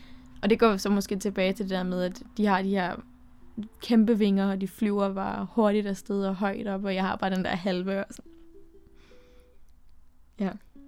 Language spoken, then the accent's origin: Danish; Ballerup, Capital Region of Denmark, Denmark; Jeg er 17 år gammel, og jeg kommer fra Ballerup.